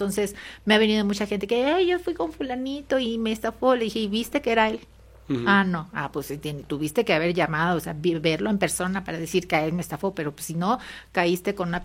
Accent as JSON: {"language": "Spanish", "town": "Orizaba", "region": "Veracruz", "country": "Mexico", "tie": "born or raised there", "also_born_or_lived": "Catemaco"}